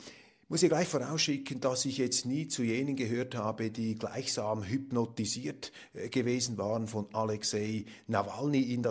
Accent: Zurich, Switzerland; soweit ich das als Zürcher beurteilen kann

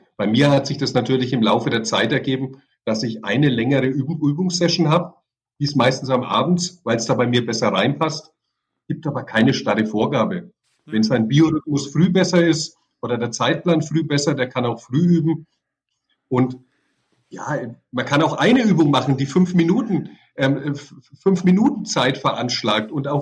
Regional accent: Bavaria, Germany; accent: Franconian; ich spreche Fränkisch

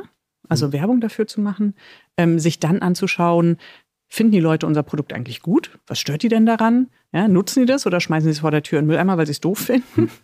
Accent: Berlin, Germany; Jetzt komme ich ja aus Berlin

